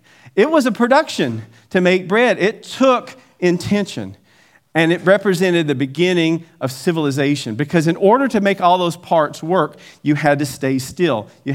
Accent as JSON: {"language": "English", "region": "Southern US", "country": "United States", "said": "And being a Southerner, we have this special love for biscuits."}